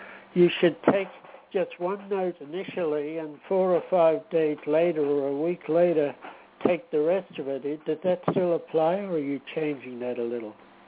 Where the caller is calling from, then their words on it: Toronto, Ontario, Canada; Oh, I'm calling from Toronto, Canada.